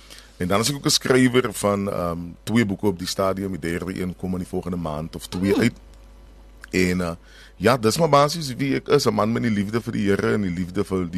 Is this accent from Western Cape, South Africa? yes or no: yes; Cape Town, Western Cape, South Africa; is maar 'n jongman van die Kaap. Ek het groot geword in Bela.